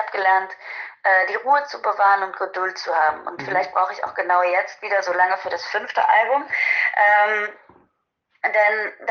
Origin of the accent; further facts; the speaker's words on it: Dresden, Saxony, Germany; In meiner Heimatstadt, in Dresden